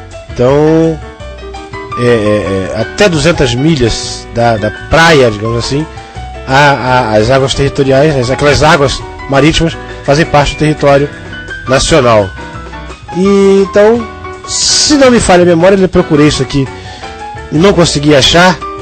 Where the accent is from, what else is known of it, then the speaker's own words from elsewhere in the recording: Campos dos Goytacazes, Rio de Janeiro, Brazil; now in Rio de Janeiro, Brazil; sou de 62 e cheguei no Rio, inclusive não sou nem carioca, sou de Campos, estado do Rio. E cheguei aqui no Rio em 73.